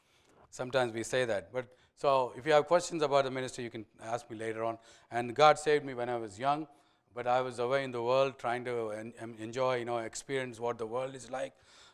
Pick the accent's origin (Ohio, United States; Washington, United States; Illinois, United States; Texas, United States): Texas, United States; Dallas; So I grew up in Texas, so I know that language too.